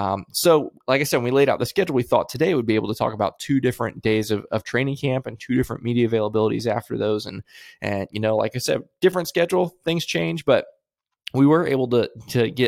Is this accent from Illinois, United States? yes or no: no; Florida, United States; I grew up in Central Florida, and so I kind of know what it's like to be hunkered down for several days for a hurricane.